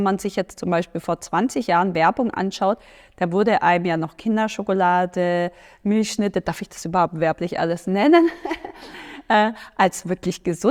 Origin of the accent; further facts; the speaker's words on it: Baden-Württemberg, Germany; born there; ich hier gebürtige Schwäbin